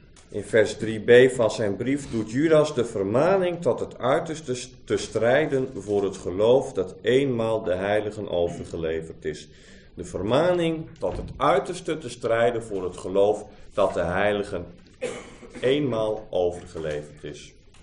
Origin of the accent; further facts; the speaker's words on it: Urk, Flevoland, Netherlands; ik kom van Urk. En daar is heel wat afgestreden voor het geloof, hoor.